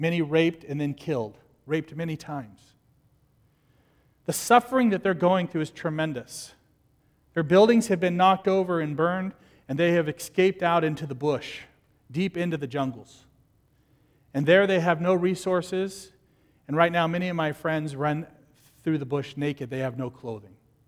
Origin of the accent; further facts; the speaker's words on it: United States; born there; any more than I can help that I was born in America.